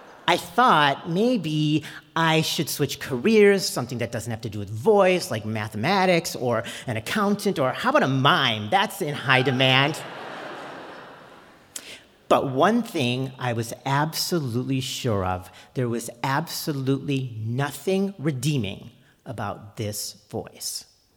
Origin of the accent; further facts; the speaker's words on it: Buffalo, New York, United States; I'm 19 years old and calling into a sports radio show to talk to one of my football heroes on my hometown, Buffalo Bills.